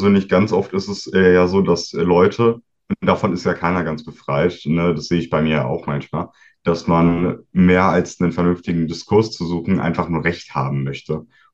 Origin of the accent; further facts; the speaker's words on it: Dortmund, North Rhine-Westphalia, Germany; ich komme aus Dortmund